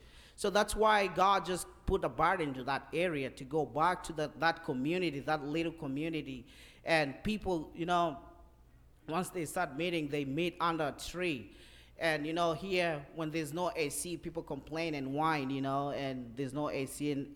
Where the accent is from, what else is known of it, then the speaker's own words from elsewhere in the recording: Kenya; now in United States; you all know I'm from Kenya, and my burden is to go back and to work with the teenagers and the kids